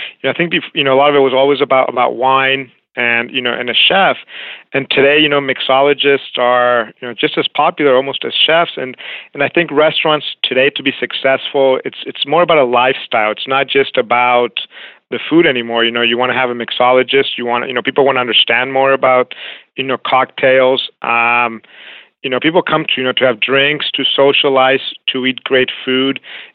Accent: Mexico; I grew up in Mexico, started playing tennis when I was 9 years old

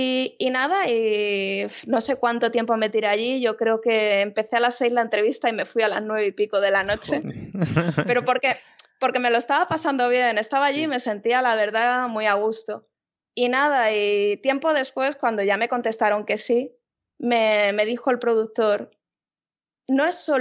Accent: Madrid, Community of Madrid, Spain; Voy a probar, yo soy de Madrid

